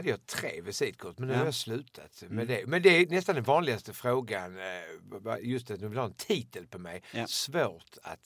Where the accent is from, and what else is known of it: Ystad, Skåne, Sweden; born there